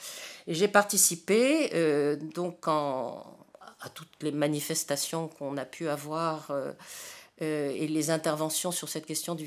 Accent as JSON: {"language": "French", "town": "Cannes", "region": "Provence-Alpes-Côte d'Azur", "country": "France", "said": "Quand on a su que je venais de Cannes"}